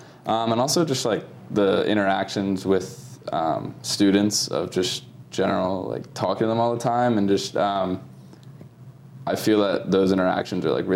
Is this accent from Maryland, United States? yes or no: yes; Maryland, United States; I grew up in Maryland and like spent a lot of time inside